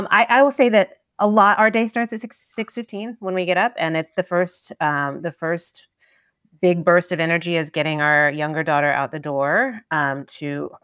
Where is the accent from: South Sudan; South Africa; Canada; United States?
United States; Tennessee; when I was growing up in Tennessee, if you went to somebody's house for a social occasion, they would serve Rotel dip